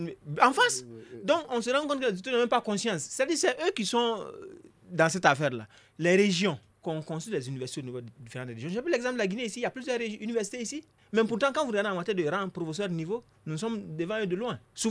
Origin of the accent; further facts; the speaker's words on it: Mali; Si on va à Ségou, on est malien, on est fonctionnaire du Mali.